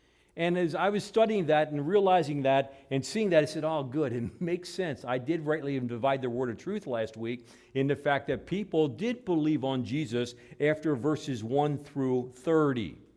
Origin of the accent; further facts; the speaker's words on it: Hanover, Pennsylvania, United States; I was in my hometown of Hanover, Pennsylvania, and we went to the Doubleday Publishing Company there